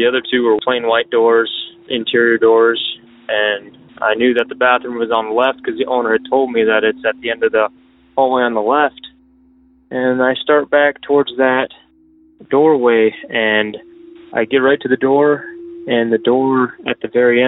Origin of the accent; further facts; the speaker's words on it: Michigan, United States; I'm from Southern Michigan.